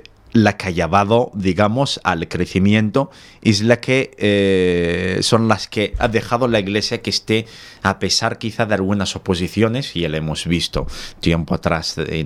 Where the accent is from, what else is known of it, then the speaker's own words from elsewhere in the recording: Tizi Ouzou Province, Algeria; la iglesia de Tisiuso, que está digamos, prácticamente al norte de Argel, capital, es en la provincia de donde vengo.